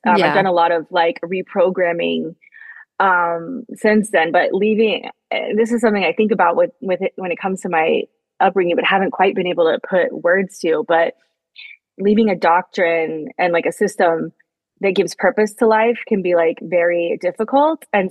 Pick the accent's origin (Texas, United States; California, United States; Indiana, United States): Texas, United States; Dallas; I grew up in Texas, in Dallas, which has a great art scene